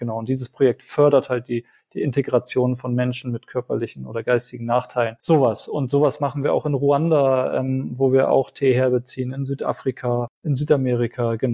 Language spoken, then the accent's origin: German; Sri Lanka; now in Germany; ich bin ja selber in Sri Lanka zur Schule gegangen